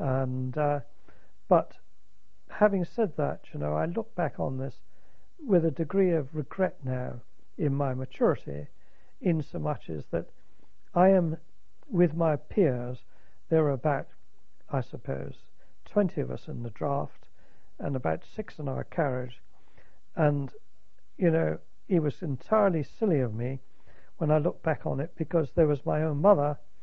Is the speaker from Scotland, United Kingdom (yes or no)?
no; Plymouth, South West England, United Kingdom; because I come from Plymouth, my mother saw me off at the station